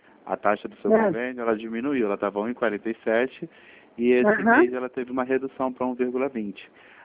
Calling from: Rio de Janeiro, Brazil; Eu sou do Santander, só que eu falo do Rio de Janeiro.

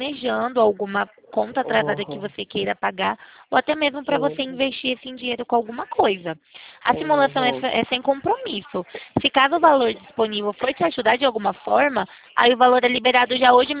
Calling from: Campinas, São Paulo, Brazil; Não, eu falo da região de Campinas, São Paulo, conhece?

